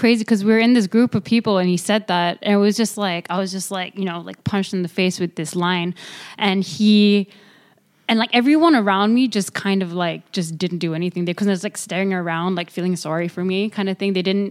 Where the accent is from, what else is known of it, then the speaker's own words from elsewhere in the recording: Malaysia; I am from Malaysia.